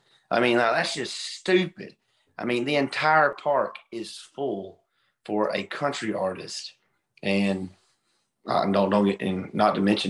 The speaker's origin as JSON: {"language": "English", "town": "Hartford", "region": "Alabama", "country": "United States", "said": "so I'm originally from Hartford, Alabama"}